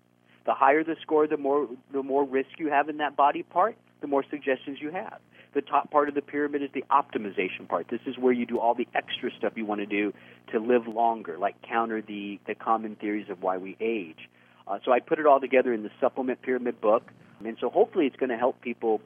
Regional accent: Texas, United States; moved away as an adult; I came from Texas. I was practicing internal medicine, and my patients knew more about nutrition than I did.

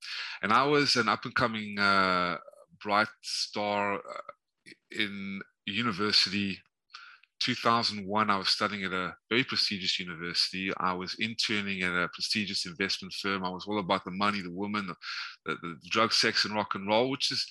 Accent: South Africa; born there; The reason why I was born in South Africa pretty much is because my family of the Jewish faith, that whatever was left of them, left Nazi-occupied Lithuania and Hungary, and I think Ukraine, I believe.

